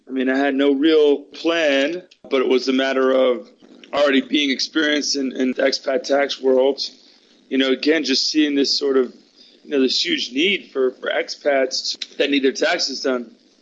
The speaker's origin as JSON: {"language": "English", "town": "New York City", "region": "New York", "country": "United States", "tie": "born or raised there", "moved": "as an adult", "lives_now": "Medellín, Colombia", "said": "I'm born and raised in New York."}